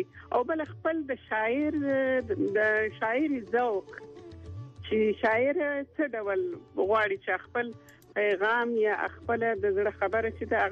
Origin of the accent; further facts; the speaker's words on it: Kandahar, Afghanistan; زه په کندهار کې لوڅه یم د کندهار په محیط کې زه لوڅه یم